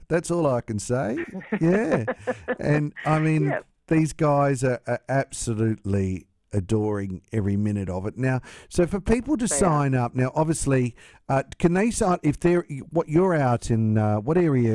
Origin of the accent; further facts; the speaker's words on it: Tasmania, Australia; I'm from Tasmania.